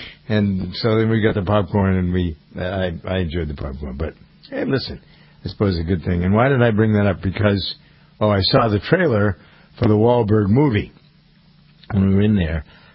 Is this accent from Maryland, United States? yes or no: no; Framingham, Massachusetts, United States; At least when I go to the AMC theater in my hometown of Framingham